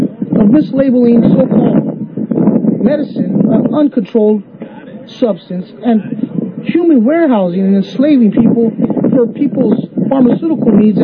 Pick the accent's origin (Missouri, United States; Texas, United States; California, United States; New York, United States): California, United States; Salinas; And I'm from Salinas, California